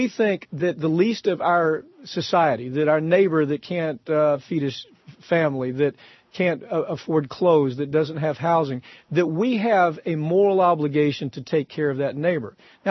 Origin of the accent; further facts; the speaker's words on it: Florida, United States; I was raised in the South, down South, middle Florida, where it's anything but blue down there.